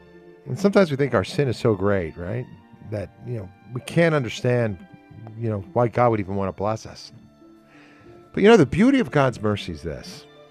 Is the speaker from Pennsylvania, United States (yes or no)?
yes; Philadelphia, Pennsylvania, United States; she knows I'm from Philadelphia